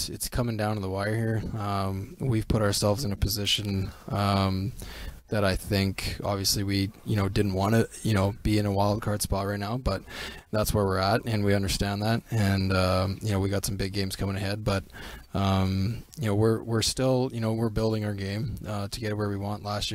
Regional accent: Winnipeg, Manitoba, Canada; Going back to Winnipeg to play my hometown in the playoffs

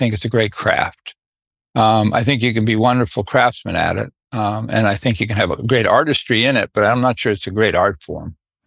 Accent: Brooklyn, New York, United States; going to the Brooklyn Paramount. I was raised in Brooklyn.

